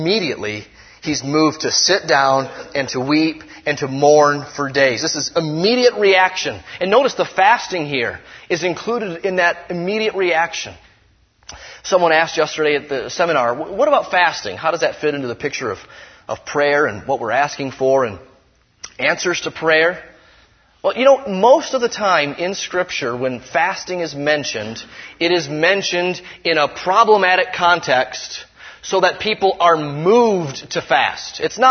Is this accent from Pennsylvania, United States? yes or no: no; Detroit, Michigan, United States; that's where I grew up, man. That's my hometown. You know, I hear every now and then reports of Detroit getting worse. I kind of go, kind of get bummed. You know, I'm a Detroit guy, proud of Motown, Motor City